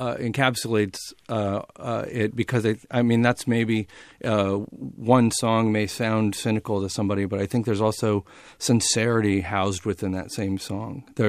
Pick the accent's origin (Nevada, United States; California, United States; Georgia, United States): California, United States; Berkeley; also born or lived in Sacramento; Well, I grew up in Berkeley, and I had to move to Sacramento as a teenager, and I really hated it at first.